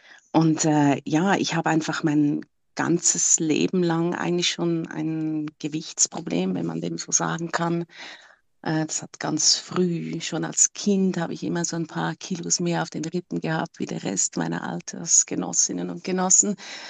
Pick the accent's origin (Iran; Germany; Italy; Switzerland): Switzerland; ich bin 54, ich komme aus der Schweiz